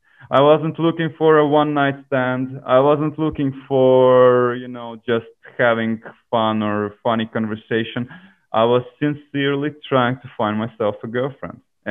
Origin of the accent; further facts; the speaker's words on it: Australia; now in Estonia; As I was coming from Australian background in that sense, I tried doing it here, and it's a little bit uncomfortable.